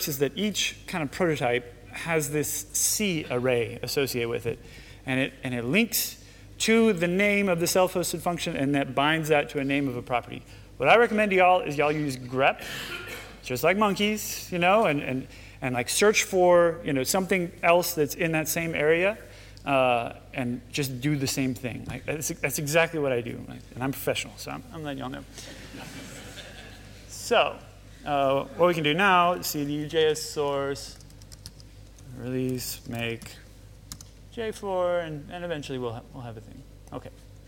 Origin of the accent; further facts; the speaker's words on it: United States; And now, I'm an American, and I didn't grow up Protestant, I did grow up Catholic